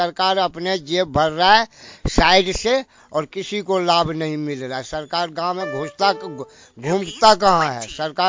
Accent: Ratanpur Sohjana, India; मैं ग्राम रतनपुर सोहजना के रहने वाला हूँ मैं।

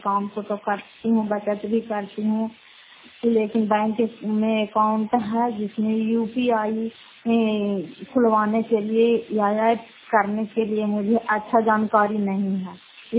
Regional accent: Fatehpur, Bihar, India; घर फतेहपुर, पंचायत मकरावता, जिला नालंदा, कराकसराय ब्लॉक की निवासी हूँ।

